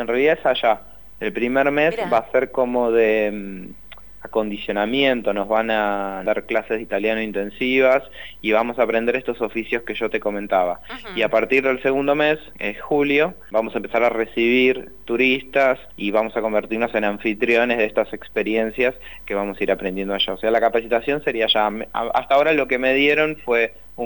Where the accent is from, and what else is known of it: Argentina